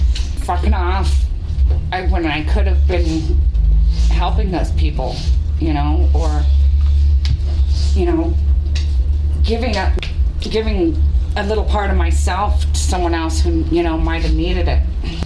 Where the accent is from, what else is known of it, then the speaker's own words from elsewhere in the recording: Catalina Island, California, United States; Growing up on Catalina was very small. It was a small community. We helped each other. We cared.